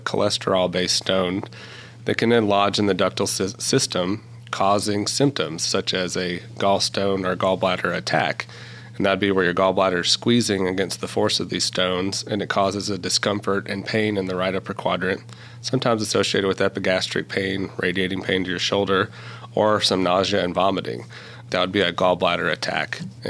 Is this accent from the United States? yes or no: yes; Arkansas, United States; I guess I'm beginning the end of my third year of being with Texas Tech, but I'm originally from South Arkansas.